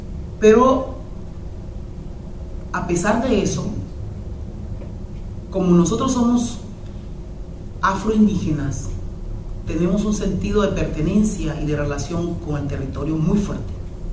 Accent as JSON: {"language": "Spanish", "country": "Honduras", "said": "Soy hondureña, como pude haber sido jamaiquina, como pude haber sido cualquier otro país de cualquier isla del Caribe. Finalmente llegaron nuestros antepasados en 1797 a Honduras"}